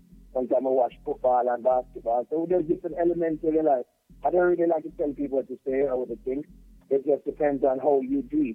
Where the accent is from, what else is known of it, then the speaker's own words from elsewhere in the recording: Saint Thomas, Jamaica; Well, I mean, I'm Jamaican, you know.